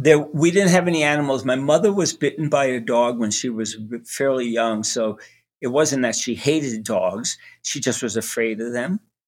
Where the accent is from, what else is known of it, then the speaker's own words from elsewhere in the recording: Brooklyn, New York, United States; born there; I was born in Brooklyn, New York. A lot of concrete, not a lot of nature